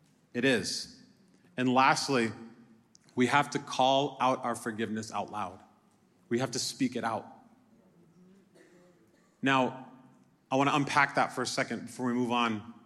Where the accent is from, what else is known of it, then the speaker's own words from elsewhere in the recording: Springfield, Massachusetts, United States; So I grew up in Springfield, Mass.